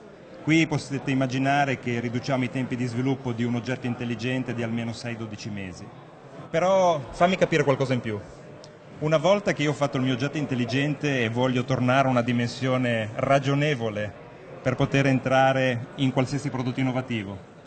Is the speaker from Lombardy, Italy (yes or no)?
no; Liguria, Italy; preferirei che partisse da buon ligure quando la corrente costa meno